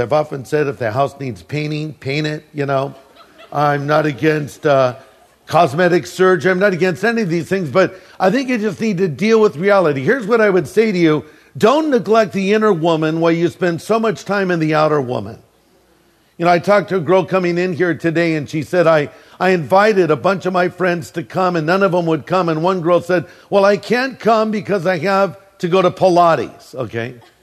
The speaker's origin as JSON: {"language": "English", "region": "California", "country": "United States", "tie": "born or raised there", "said": "You know, I was raised here in Orange County. I went to school at Harborview Elementary. Then I went to Lincoln. Then I went to Corona del Mar High School."}